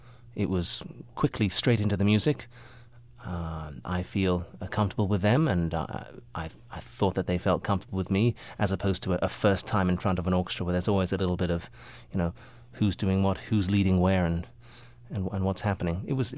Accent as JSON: {"language": "English", "region": "England", "country": "United Kingdom", "tie": "born or raised there", "also_born_or_lived": "United States / Moscow, Russia", "accent": "English", "said": "spent my formative years in England, hence the accent, and grew up with the English styles of playing. I was born in America, and at age of five, I did move to Moscow."}